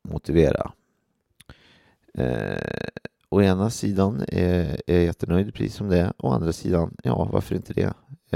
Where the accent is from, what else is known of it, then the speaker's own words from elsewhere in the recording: Gimo, Uppsala County, Sweden; De har fått en ny pizzameny på pizzerian i Gimo där jag kommer ifrån.